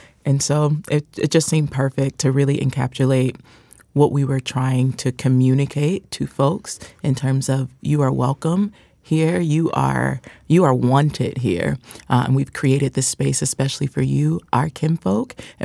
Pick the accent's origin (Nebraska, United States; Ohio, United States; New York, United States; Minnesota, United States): Ohio, United States; Yeah, so I grew up celebrating a lot of Black American holidays, and I'm originally from Ohio, so Juneteenth wasn't something that as a child I celebrated